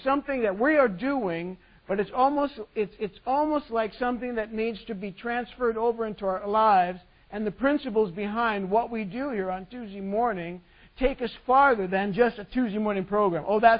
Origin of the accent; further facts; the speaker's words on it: United States; It's like we think it is because we're American.